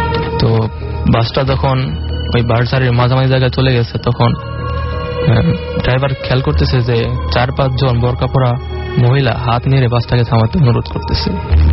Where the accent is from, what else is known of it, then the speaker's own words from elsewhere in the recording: Manikganj, Dhaka Division, Bangladesh; মানিকগঞ্জে আমাদের গ্রাম